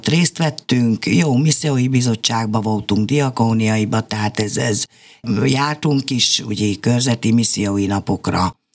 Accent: Tiszabecs, Szabolcs-Szatmár-Bereg, Hungary; Fehérgyarmaton, az tőlünk egy 30 kilométerre található kisebb város, ott születtünk, de szüleink is ott éltek, tehát tős gyökeres tiszabecsiek vagyunk

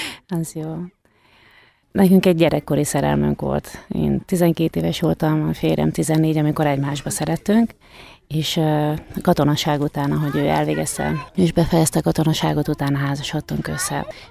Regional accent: Bene, Zakarpattia Oblast, Ukraine; Mi Kárpátaljáról származunk, Beregszász mellett a kisfaluba Benéből. Ez Tiszabecsi és Beregsorány közötti határátkelőnél található ez a hely.

